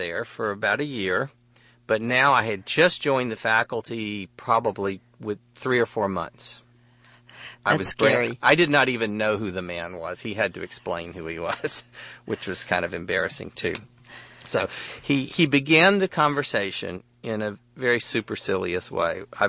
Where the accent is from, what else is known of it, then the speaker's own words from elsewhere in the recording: the South, United States; I said, you know, I grew up in the South, and I learned my manners from my mom and my dad